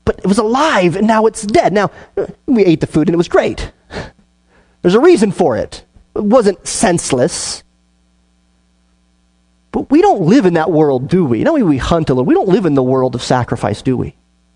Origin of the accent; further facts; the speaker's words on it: Wyoming, United States; I grew up in Wyoming, and everybody in Wyoming hunts before they can drive